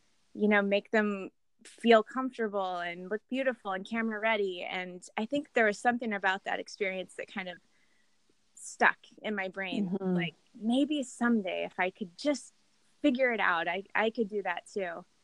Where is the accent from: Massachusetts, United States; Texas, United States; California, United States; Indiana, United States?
Indiana, United States; I grew up in Indiana in a really small town